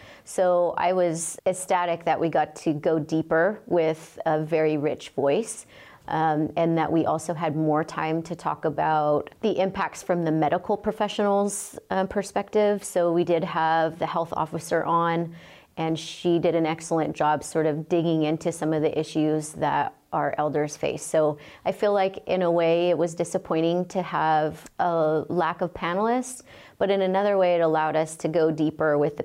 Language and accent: English; Hoopa, California, United States; I'm a Hoopa Tribal member. I was born and raised here in Hoopa on the Trinity River.